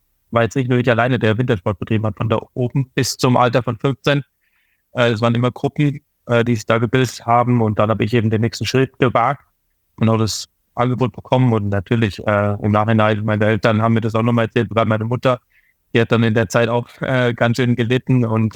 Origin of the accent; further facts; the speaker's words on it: North Rhine-Westphalia, Germany; Ich als Westfale